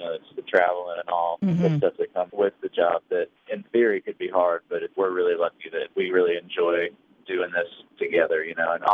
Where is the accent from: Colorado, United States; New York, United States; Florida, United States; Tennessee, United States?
Tennessee, United States; Nashville; we grew up on 90s country, you know, and so it's like all of those things, you know, we're born and raised in Nashville and kind of came up at the same time